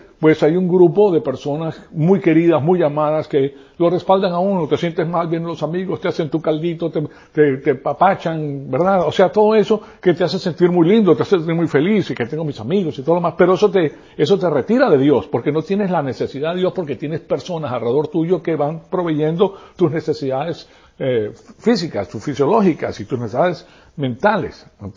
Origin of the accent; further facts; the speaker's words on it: Venezuela; accent: Venezuelan; now in United States; yo tengo un amor tremendo por Venezuela porque me crié en Venezuela. Entonces yo hablo como venezolano, tengo el acento venezolano, conozco los modismos, etcétera.